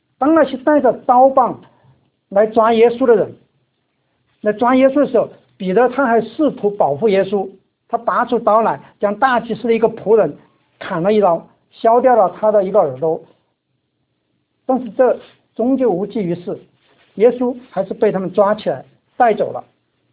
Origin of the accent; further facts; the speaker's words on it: Sichuan, China; moved away as an adult; 你应该很容易知道那个我是四川人，对。我记得当年刚刚到北京那个读书的时候